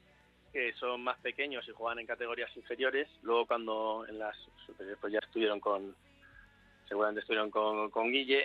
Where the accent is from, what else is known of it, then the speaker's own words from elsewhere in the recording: Tres Cantos, Community of Madrid, Spain; yo soy de Tres Cantos como él, y en el club de la ciudad estuve jugando de chaval